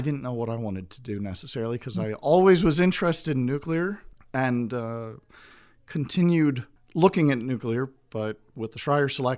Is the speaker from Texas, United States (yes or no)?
no; Fearnaught, Pennsylvania, United States; born and raised in Pennsylvania, anthracite coal region, Schuylkill County, small little village known as Fearnaught, Pennsylvania, in the Higgins Valley.